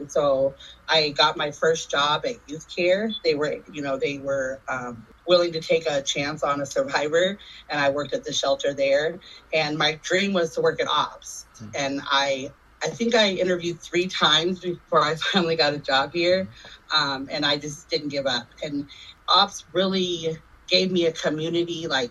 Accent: Seattle, Washington, United States; Okay. I grew up in Seattle. I'm from Seattle. I got into the game at a very young age, into the life at a very young age, probably about 12 years old.

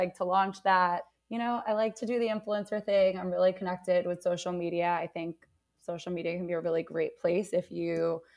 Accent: Brooklyn, New York, United States; I grew up in Bay Ridge, actually. So like … like Wolf of Wall Street.

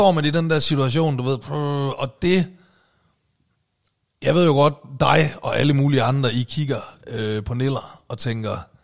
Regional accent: Aalborg, North Denmark Region, Denmark; og så faktisk mellem jul og nytår, der er jeg også hjemme i Aalborg.

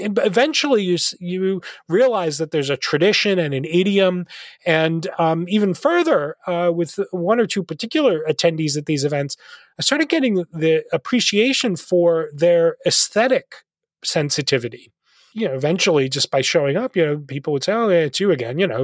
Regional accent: New Jersey, United States; accent: New Jersey; moved away as an adult; now in Nashville, United States; although I live in Nashville, I'm not originally from Nashville. I'm not originally from the South. You know, that's New Jersey you're hearing in my voice. So when I moved to Nashville in 2001

